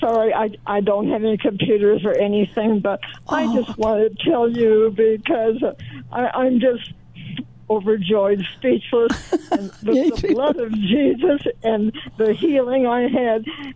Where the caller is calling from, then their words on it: Boulder, Colorado, United States; I'm calling from Boulder, Colorado